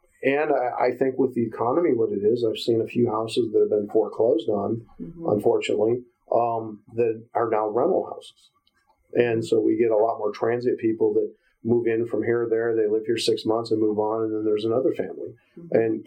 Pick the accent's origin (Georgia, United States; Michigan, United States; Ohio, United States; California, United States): Ohio, United States; Norwalk; I was born and raised in Norwalk.